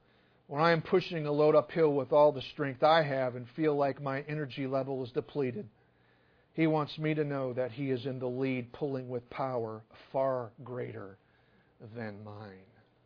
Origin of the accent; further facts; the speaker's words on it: Illinois, United States; now in Canton, United States; We don't see many trains around Canton, but when I grew up outside of Chicago, they were frequent occurrences.